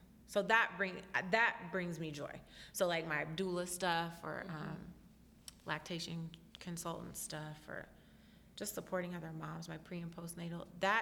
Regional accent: Oakland, California, United States; I'm from Oakland.

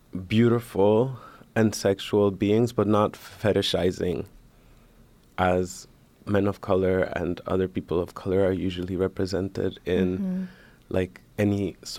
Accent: Washington, District of Columbia, United States; So Adam is Belizean and Black American, and I'm Honduran, but I grew up in Washington, D.C.

